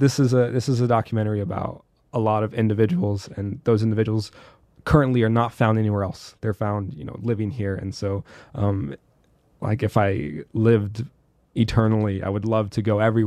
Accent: Nebraska, United States; I am from Nebraska, and so when I came up to Sioux Falls, I'm from a really small town

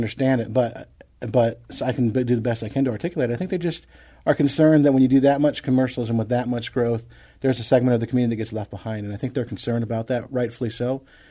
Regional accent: Michigan, United States; No, I grew up in Michigan, and I spent some time in St. Louis.

